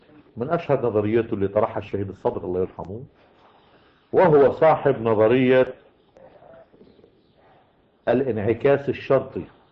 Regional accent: Lebanon; دعا لبرلمان عندنا بلبنان

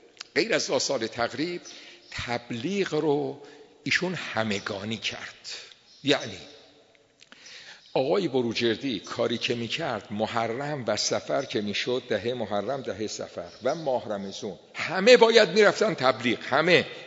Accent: Tehran, Tehran Province, Iran; also born or lived in Qom; ما متولد قمیم، پدر ما مهاجرت کردن به تهران رفتن، ما هم خدمت ایشون بودیم دیگه، طبعا 10 سالمون بود. ما تیکه ای از مختصر دبستان و دبیرستان رو تهران رفتیم و یه برهه دانشگاه آمدیم به قم. سال 47 من آمدم قم،

